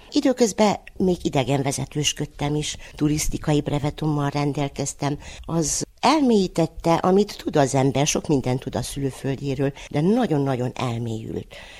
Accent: Székely Land, Romania; mert annyit költözött a családom, tanító családból származom, szülőföldemnek tudhatom a székelyföldet, leginkább Kovászna és Hargita megyét. Ez az én szülőföldem.

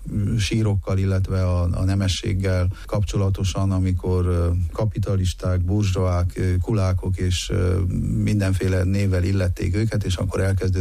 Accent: Bögöz, Harghita, Romania; ugyanezt elmondhatom a szülőfalumról, Bögözről is

